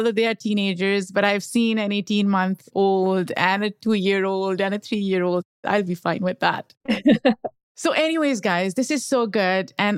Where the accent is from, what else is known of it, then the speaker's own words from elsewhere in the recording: Pakistan; now in United States; I grew up in Pakistan. So when I initially moved to the US, I did not like the sun. I did not like warm weather.